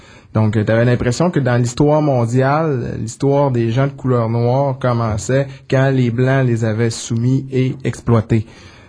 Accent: Alma, Quebec, Canada; also born or lived in Montreal; Oui, à Alma, au Lac-Saint-Jean, malgré le fait que je suis né à Montréal, mais j'ai passé les 20 premières années de ma vie à Alma, au Lac-Saint-Jean.

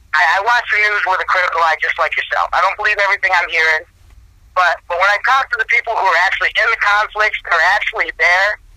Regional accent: United States; but I'm definitely an American, I love America

